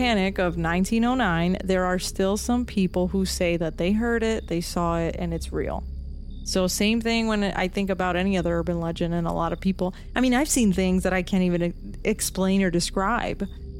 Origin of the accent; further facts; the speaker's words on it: New Jersey, United States; So to me, I grew up in Jersey. I've heard of the Jersey Devil